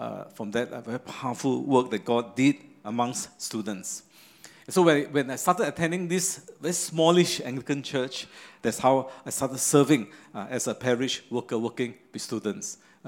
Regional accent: Malaysia; now in Singapore; I am not a Singaporean. At least I didn't grow up here. About maybe 3-4 years ago, I became a Singaporean. So I was a PR, parasite resident for many years.

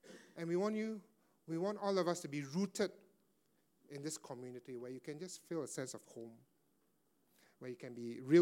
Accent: Singapore; Our identity is not rooted in me being a Singaporean

